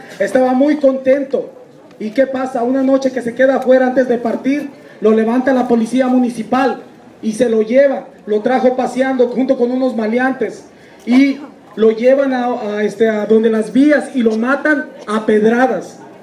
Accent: Mexico; Yo como mexicano

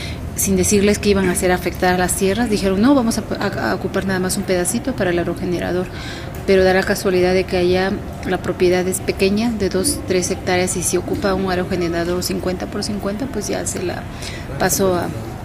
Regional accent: Juchitán, Oaxaca, Mexico; soy de Juchitán, Oaxaca. Soy miembro del colectivo magisterial popular 14 de junio y de la Asamblea en Defensa de la Tierra y el Territorio.

